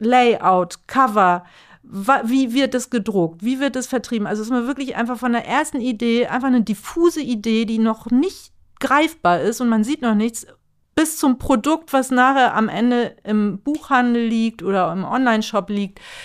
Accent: Northern Germany, Germany; Auch als Norddeutsche, ja.

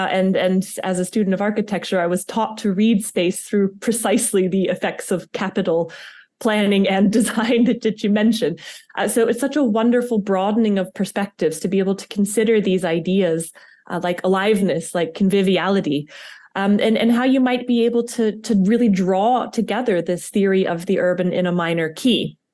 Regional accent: United States; accent: American; now in Vaduz, Liechtenstein; That's a bit of a problem with my American accent, so I hope you can all forgive me for that.

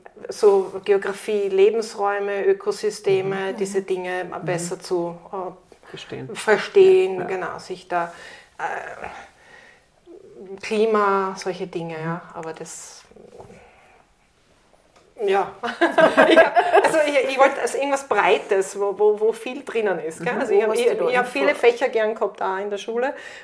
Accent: Fehring, Styria, Austria; eigentlich komme ich aus der Oststeiermark. Ich bin in Fähring aufgewachsen und dann meine Schulstationen in Fürstenfeld und Feldbach.

